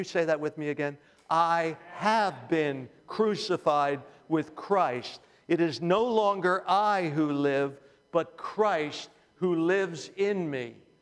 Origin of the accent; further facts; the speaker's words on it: Philadelphia, Pennsylvania, United States; I'm Irish. I grew up in a Jewish home, but in an Italian neighborhood in Philadelphia, we used to dip our calzone in chicken soup.